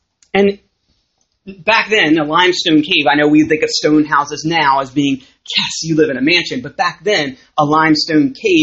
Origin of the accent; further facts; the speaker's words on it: Arbutus, Maryland, United States; I grew up down in Arbutus and went to the school called Lansdowne